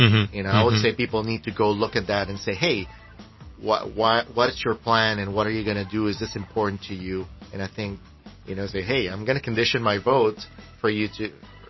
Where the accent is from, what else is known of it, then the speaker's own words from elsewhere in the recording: Costa Rica; in my country, I come from Costa Rica